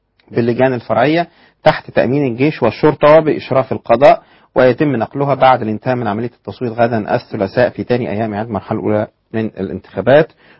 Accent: Egypt; أن احنا نحترم بعض كمصريين

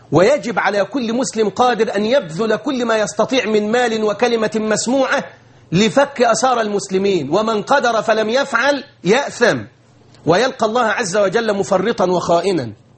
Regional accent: Egypt; احنا الاقباط اللي هم ساكنين مصر، احنا ابناء مصر الاصليين

